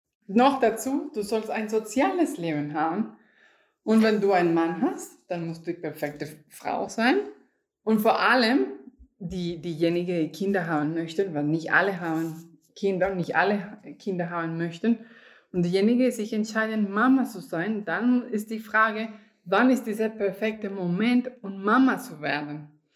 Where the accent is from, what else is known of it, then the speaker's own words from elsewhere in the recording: Colombia; German is a second language; now in Germany; Ich komme aus Kolumbien. Ich wohne seit 15 Jahren hier in Deutschland